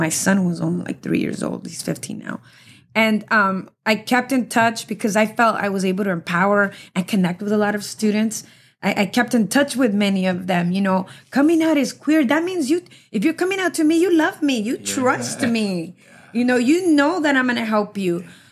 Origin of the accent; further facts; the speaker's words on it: City Terrace, California, United States; I grew up here in City Terrace. I still live here. I work here.